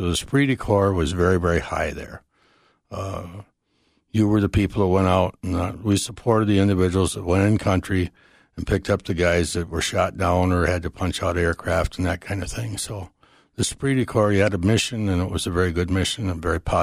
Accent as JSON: {"language": "English", "town": "Taopi", "region": "Minnesota", "country": "United States", "tie": "born or raised there", "said": "I live about 7 miles off the Iowa border. I farm down there. My hometown's Teope. That's my address. Population 99."}